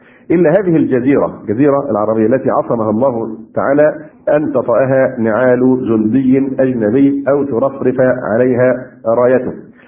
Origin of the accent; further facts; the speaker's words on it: Egypt; يمكن عندنا في مصر كان أخف